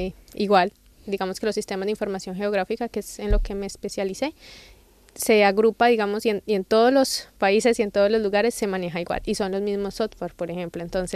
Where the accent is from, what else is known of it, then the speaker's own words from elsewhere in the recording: Colombia; Sí, en Colombia también tenemos especies invasoras.